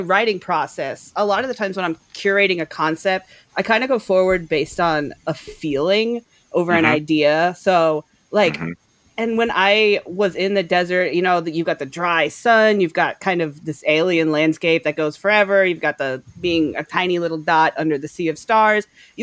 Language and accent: English; East Coast, United States; now in Boston, United States; I'm from East Coast. You know, I live in Boston. I lived in Florida, New York.